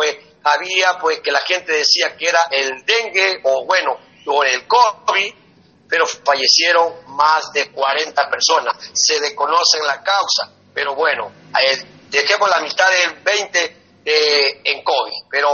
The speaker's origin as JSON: {"language": "Spanish", "country": "Ecuador", "said": "Nosotros como ecuatorianos no estamos todavía en salvo."}